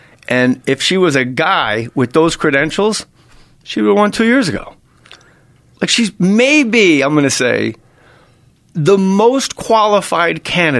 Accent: Verona, New Jersey, United States; How are you? Where are you from? New Jersey. What part? Verona? Essex County? Yeah, actually it is.

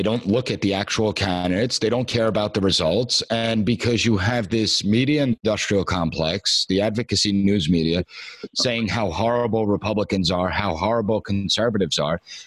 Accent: New York, United States; I'm from New York. They reelected de Blasio twice.

